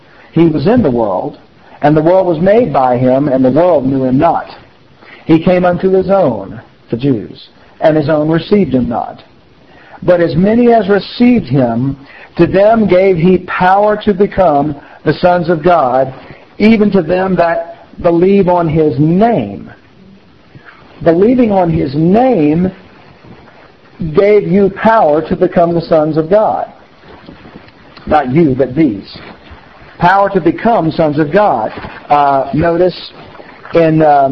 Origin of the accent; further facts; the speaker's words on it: Louisiana, United States; I mean, come on, folks. I'm from Louisiana. I got to put things down to a simple level.